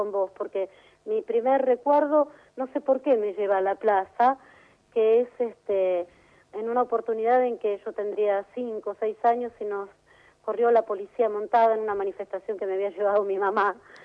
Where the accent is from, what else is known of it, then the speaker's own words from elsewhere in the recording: Buenos Aires Province, Argentina; yo no me siento como vos porteña, yo me siento bien de la provincia de Buenos Aires, porque soy del interior